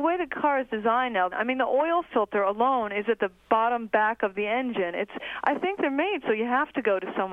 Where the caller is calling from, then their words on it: Albany, New York, United States; I'm calling from Albany, New York, actually.